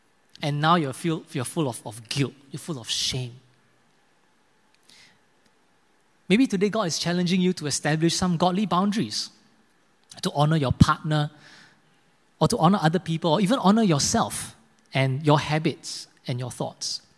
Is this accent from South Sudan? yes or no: no; Singapore; I'm actually from Singapore. So I served my national service and my army in Singapore.